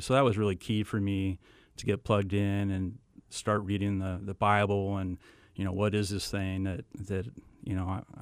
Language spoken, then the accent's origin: English; California, United States; She was from Phoenix. I was from California originally.